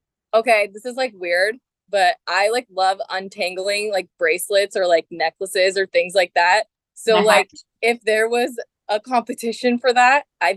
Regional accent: California, United States; And I'm from California, so like I was Lakers fan, so yes.

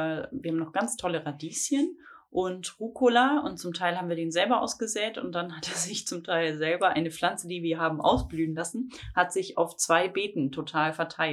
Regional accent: Northern Germany, Germany; also ich komme ja aus dem Norden.

